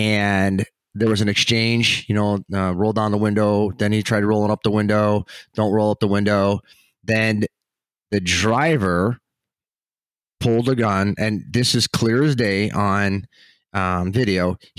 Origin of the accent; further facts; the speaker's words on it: Chicago, Illinois, United States; Well, I mean, I grew up in Chicago. I mean, I grew up there.